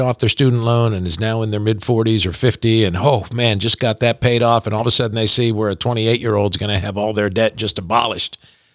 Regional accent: New Jersey, United States; now in Kentucky, United States; You know, growing up in New Jersey, moving to Kentucky, I thought I knew everything there was to know.

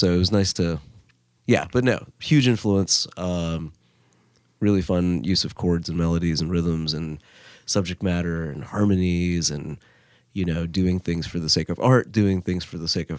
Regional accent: India; even growing up in India

